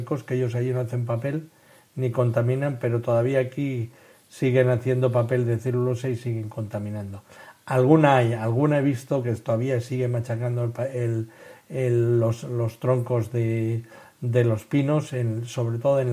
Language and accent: Spanish; Basque Country, Spain; había una en el pueblo más arriba del mío, más arriba en el sentido del cauce del río que pasaba por mi pueblo, que era el río Urola